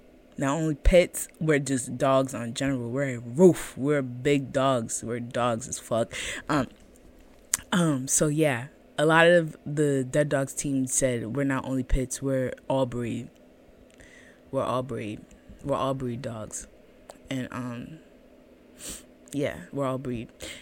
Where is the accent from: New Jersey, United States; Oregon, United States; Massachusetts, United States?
Massachusetts, United States; Boston; We are from Boston, Mass. We fucking love it here.